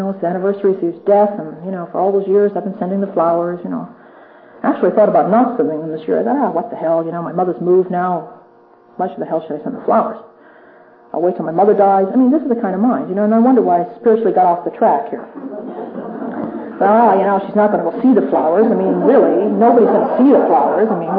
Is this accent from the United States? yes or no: no; Ireland; The minute I say, help me, this is as humble as I'm ever going to be. I'm Irish. It takes a lot to say, help me.